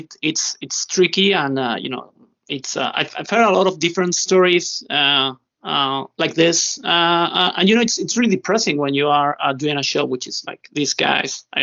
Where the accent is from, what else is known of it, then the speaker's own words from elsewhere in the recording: Spain; born there; English is a second language; also born or lived in Australia; I was born here in Spain, then I lived in Australia. I've lived in a lot of countries, and I've talked to a lot of people from many places.